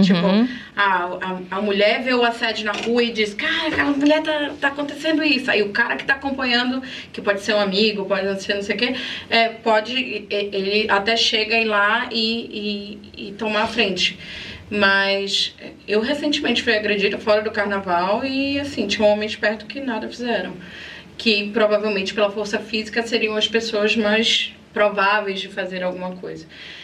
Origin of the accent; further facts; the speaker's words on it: Belém, Pará, Brazil; eu sou de Belém do Pará